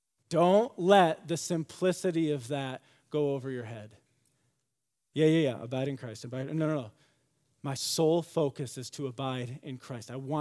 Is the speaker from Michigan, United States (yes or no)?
yes; Michigan, United States; I grew up in West Michigan.